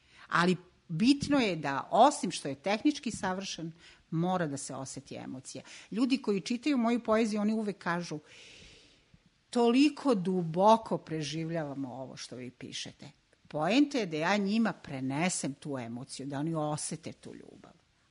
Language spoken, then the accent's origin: Serbian; Kozarska Dubica, Republika Srpska, Bosnia & Herzegovina; also born or lived in Banja Luka; Ja sam Hercegovka poreklom, ali su me roditelji doneli kad sam imala nekih 14 meseci u Bosansku Dubicu, sadašnju Kozarsku Dubicu. Tamo sam išla u osnovnu školu, u gimnaziju, a u Banja Luci sam završila pedagošku akademiju.